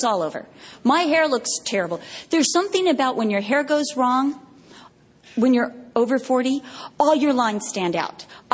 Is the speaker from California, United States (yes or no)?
yes; Vista, California, United States; I'm from Vista.